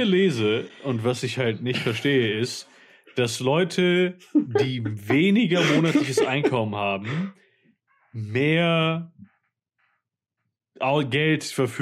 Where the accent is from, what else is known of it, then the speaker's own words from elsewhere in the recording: Germany; Sorry, ich bin in Deutschland zur Schule gegangen.